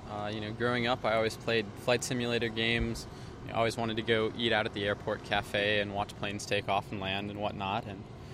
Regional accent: Aberdeen, South Dakota, United States; I'll go from San Diego to my hometown of Aberdeen, South Dakota

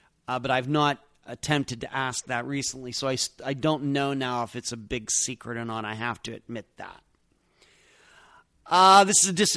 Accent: Leechburg, Pennsylvania, United States; in a town called Vandergrift, which is in Westmoreland County, and which is near where I grew up in Leechburg

